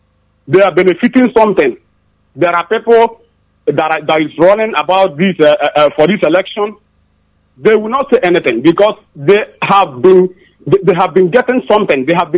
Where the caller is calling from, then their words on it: Aba, Abia, Nigeria; I'm calling from Aba.